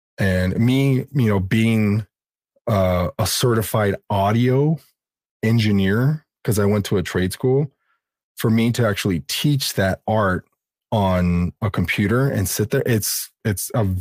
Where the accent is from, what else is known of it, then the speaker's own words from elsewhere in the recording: City Terrace, California, United States; I mean, I had a choice growing up in City Terrace too, you know, and, you know, doing a little bit of residency in South Central with my mom's old boyfriend.